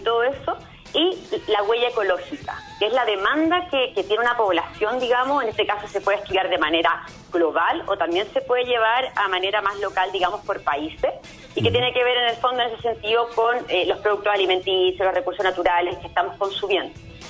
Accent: Chile; nosotros como chilenos

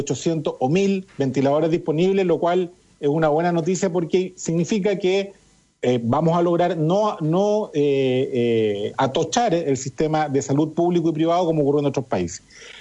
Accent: Chile; como buen chileno

